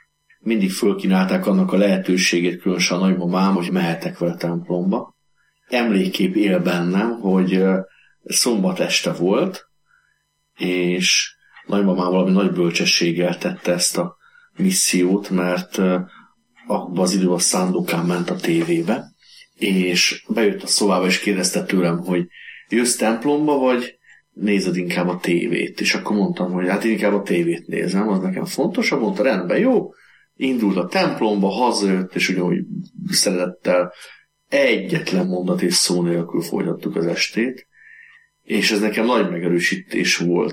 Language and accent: Hungarian; Székesfehérvár, Fejér, Hungary; born there; Székesfehérváron születtem 1974-ben